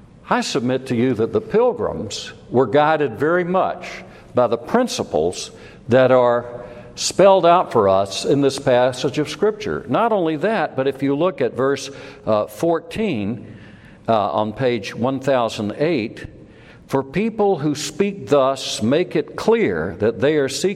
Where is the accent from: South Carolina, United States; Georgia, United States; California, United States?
South Carolina, United States; When I think about the world that I was raised in South Carolina, I wonder how much of it is still there.